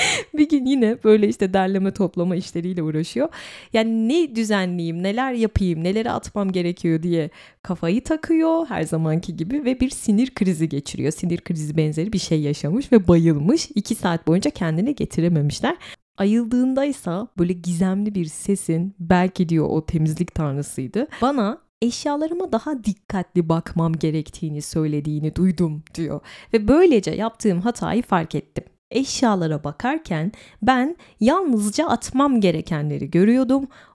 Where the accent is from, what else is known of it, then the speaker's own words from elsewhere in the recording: İzmir, Turkey; Ben herhalde bir İzmirli olarak böyle bir tanrı yaratsam adını Klorak'tan Klorakos koyardım.